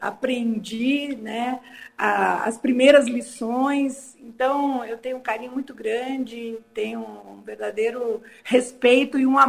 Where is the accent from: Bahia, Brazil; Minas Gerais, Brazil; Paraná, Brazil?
Paraná, Brazil; União da Vitória; born there; a minha terra natal, a terra dos meus avós, dos meus pais. Eu nasci em União da Vitória, sou paranaense, né? E vivi uma boa parte da minha vida na cidade de Porto União.